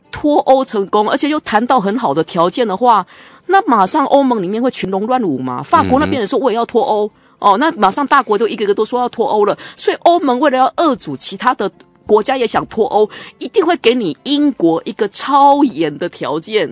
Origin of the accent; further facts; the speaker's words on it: Taiwan; 如果我们身为台湾人，我们也应该反对。